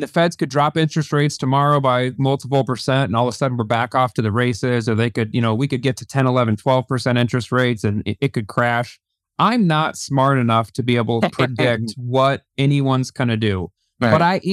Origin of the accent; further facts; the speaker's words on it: Iowa, United States; I'm born and raised in Iowa.